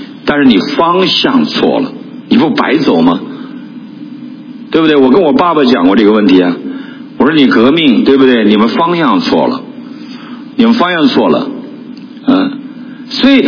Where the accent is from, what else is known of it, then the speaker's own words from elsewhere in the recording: Wangkui County, Heilongjiang, China; 我记得小的时候我们家是没有火车的，我生在黑龙江省望奎县，非常一个普通的县城，是农业县，没有火车，火车都没有。我16岁之前没有坐过火车